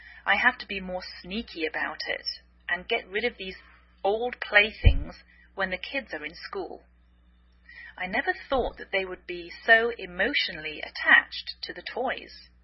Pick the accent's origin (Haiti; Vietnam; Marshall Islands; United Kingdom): United Kingdom; now in United States